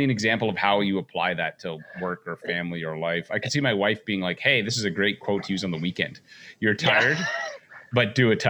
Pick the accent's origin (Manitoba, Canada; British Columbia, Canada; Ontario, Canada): Manitoba, Canada; Thompson; born there; I was born in Manitoba.